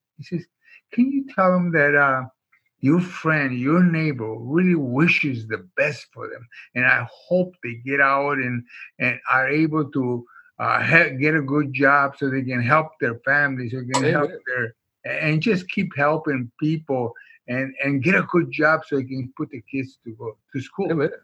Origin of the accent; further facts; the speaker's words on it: Mexico; also born or lived in Minnesota; now in United States; I came from Mexico and I worked in the fields and I worked in the factories and I worked in everything else. And then I came to Minnesota and I worked in the packing house